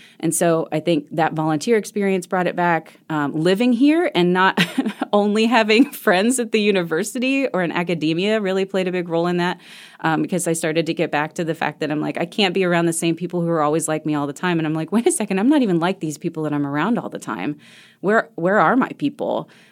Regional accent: Appalachia, United States; even though I grew up in Appalachian, in the Appalachian Mountains, I always really felt like I didn't want to be affiliated with it because of all of the negativity that was attached to it.

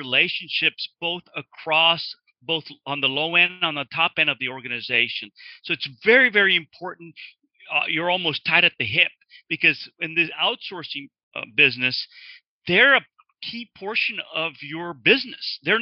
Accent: Texas, United States; So I grew up in Texas, and I kind of went into engineering and manufacturing, and that's really my passion.

